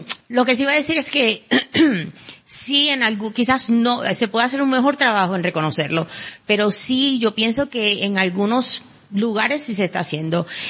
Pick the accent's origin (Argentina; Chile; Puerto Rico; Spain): Puerto Rico; Soy de Puerto Rico, así que a lo mejor hablo más rápido.